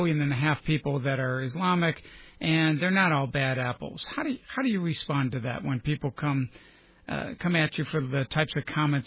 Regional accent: Buffalo, New York, United States; You have an article that was just posted today from my hometown of Buffalo, New York.

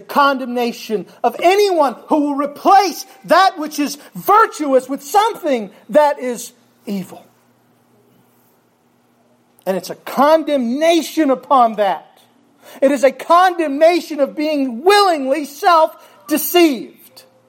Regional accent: the South, United States; I'm from the South, and I love sweet tea.

